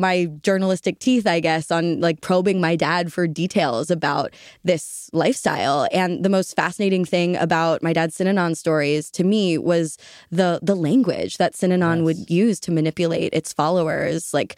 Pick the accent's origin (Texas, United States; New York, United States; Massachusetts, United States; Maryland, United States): Maryland, United States; Baltimore; I grew up in Baltimore, where he does research at Hopkins